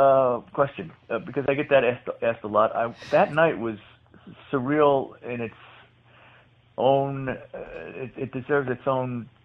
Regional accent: The Bronx, New York, United States; I mean, I grew up in the Bronx, so that just makes me a talker right from the get go.

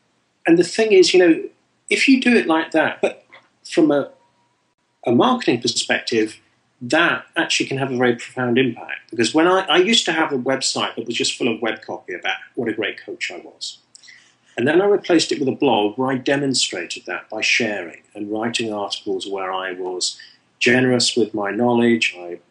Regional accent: South West England, United Kingdom; It's in my hometown of Bartsville in the southwest of England.

